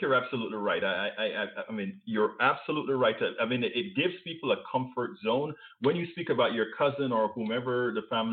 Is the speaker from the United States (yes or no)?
no; Panama; I'm originally from Central America, Panama.